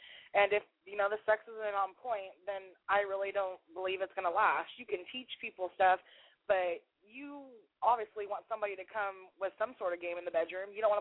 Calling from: Seattle, Washington, United States; Hey, what's up? … I'm calling from Seattle

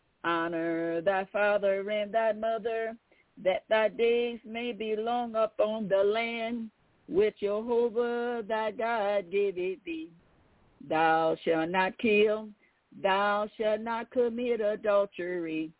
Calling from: Tennessee, United States; I'm calling from Tennessee.

